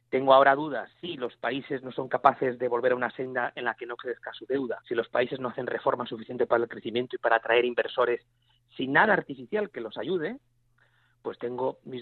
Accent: Spain; como en mi país, ¿no? Como en España

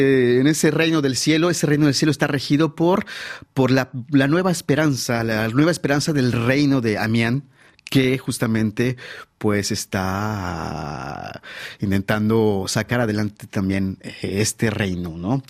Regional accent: Mexico; Y tengo mucha confianza, como muchos mexicanos, que las cosas van a ir para bien.

